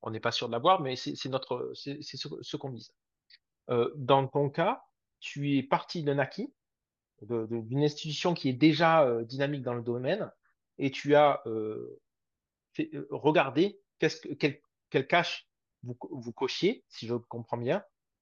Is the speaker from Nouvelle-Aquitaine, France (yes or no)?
yes; Bordeaux, Nouvelle-Aquitaine, France; vu que je suis bordelais, c'est ce que je suis